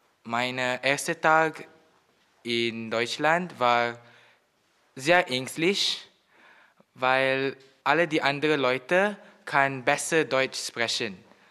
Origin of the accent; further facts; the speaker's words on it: Malaysia; German is a second language; Ich komme aus Malaysia. Mein Geburtsjahr ist 2001. Ich bin 16 Jahre alt.